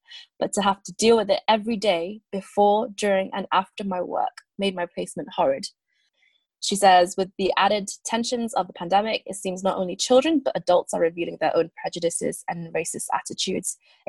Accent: South East England, United Kingdom; In my hometown, a family had their car burnt and it had exploded. My family also knew them a little. And with my own family back in Kent

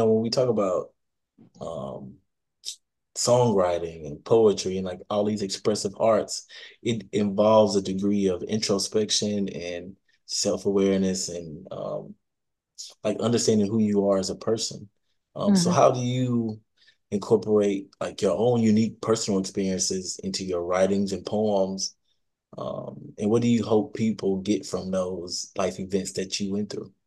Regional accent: Oklahoma, United States; I'm familiar with that. I grew up in Oklahoma.

